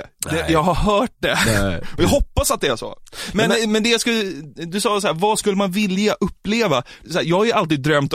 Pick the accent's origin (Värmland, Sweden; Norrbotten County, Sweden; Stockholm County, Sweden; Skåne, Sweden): Stockholm County, Sweden; Utanför Norrtälje så finns det ett, där jag kommer ifrån, där finns det ett ställe som heter Gottröra.